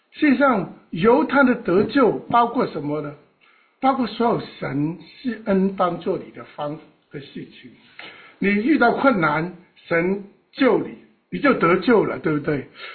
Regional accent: China; 我们中国人很喜欢

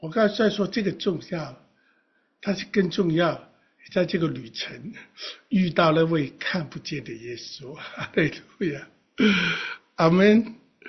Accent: China; 我们中国人的观念叫做活在当下

